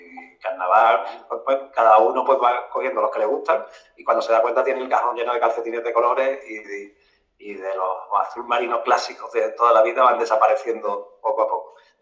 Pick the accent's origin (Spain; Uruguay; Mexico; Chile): Spain; Cádiz, Andalusia; Yo soy de Cádiz y muchos carnavales